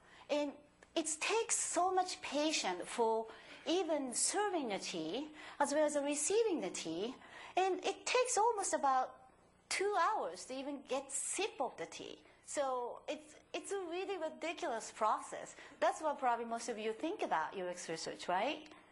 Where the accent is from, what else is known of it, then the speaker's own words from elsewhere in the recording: Japan; I'm myself from Japanese as well.